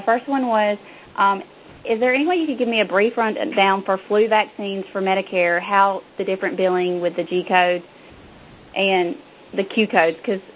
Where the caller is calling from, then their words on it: Blountstown, Florida, United States; Blountstown, Florida.